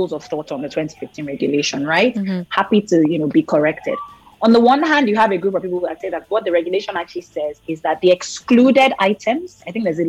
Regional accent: Nigeria; the fact that I'm a Nigerian should not preclude me from being able to build wealth in assets

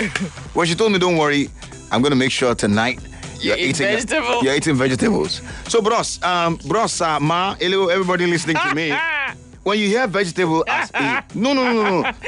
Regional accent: Nigeria; When you hear vegetable as an African man, as a Nigerian out there, what comes to your mind?

